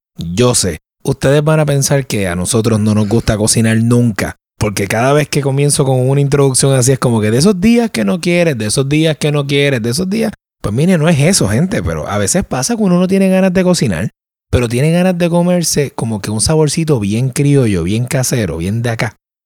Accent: Humacao, Puerto Rico; en el pueblo de Humacao, mi pueblo

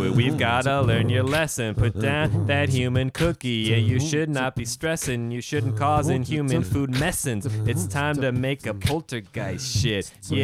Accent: Hawaii, United States; I'm from Hawaii. This is how we talk.

